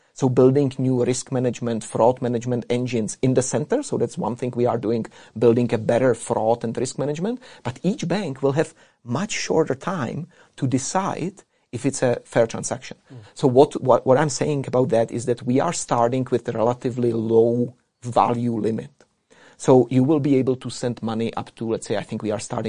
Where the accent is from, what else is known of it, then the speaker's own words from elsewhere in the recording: Canada; I came from Canada, so the Western world